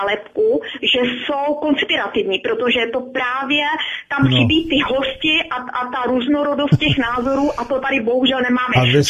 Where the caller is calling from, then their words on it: Lower Austria, Austria; já volám z Dolního Rakouska. Aha, volám úplně poprvé, protože jsem z Rábora.